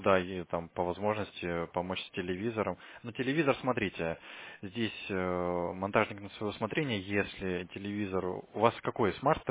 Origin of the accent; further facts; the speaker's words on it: Khabarovsk, Khabarovsk Krai, Russia; Я с Хабаровска.